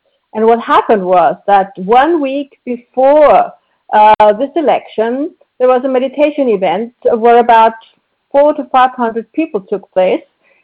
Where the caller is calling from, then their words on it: Austria; I'm calling from Austria in Europe.